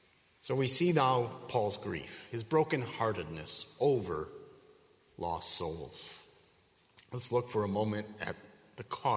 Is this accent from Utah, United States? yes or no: no; Wisconsin, United States; also born or lived in Idaho / Minnesota / Georgia; now in Pittsburgh, United States; you all know I grew up in Wisconsin. And since living in Wisconsin, I lived for a time in Idaho, and I lived for a time in Minnesota, and I lived for a time in Georgia, and I live now in Pittsburgh, Pennsylvania.